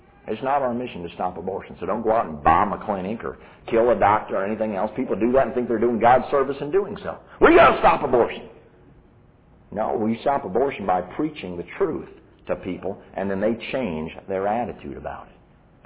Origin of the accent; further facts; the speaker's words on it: United States; born there; I'm an American citizen. You know how I got to be that? I did absolutely nothing. My mom was an American citizen. My dad was an American citizen. I was born in an American hospital. I'm an American citizen.